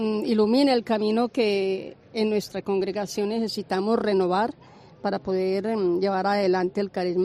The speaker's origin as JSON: {"language": "Spanish", "country": "Colombia", "lives_now": "Madrid, Spain", "said": "No, bueno, no somos de Madrid. Somos de Colombia y ellos del Ecuador."}